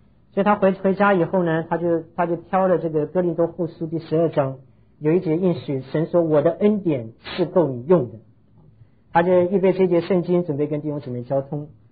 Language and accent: Chinese; China; 就是希望把主的话能够翻得最准给我们中国人。